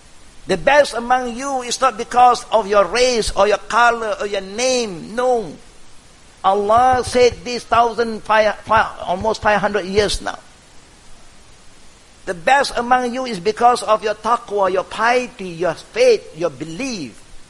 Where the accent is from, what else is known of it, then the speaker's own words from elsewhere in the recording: Malaysia; English is a second language; So as Malaysian, example, when you want to talk something about our country, we must represent Islam and all Malaysian.